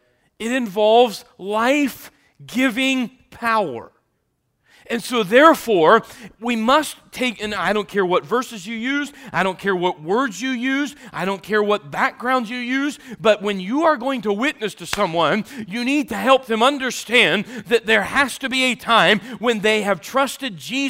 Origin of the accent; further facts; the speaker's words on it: Parkersburg, West Virginia, United States; born there; Where they marked where I was born in West Virginia, sure was.